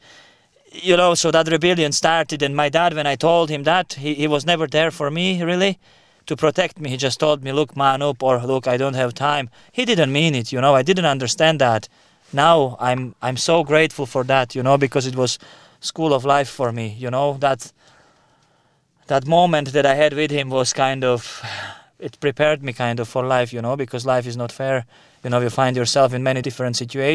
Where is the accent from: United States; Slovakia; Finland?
Slovakia; English is a second language; when I was young lad, I'm coming from Slovakia. I'm from part of Slovakia that wouldn't be as rich, you know, and my parents, they would be working so hard. You know, my father, he was Catholic.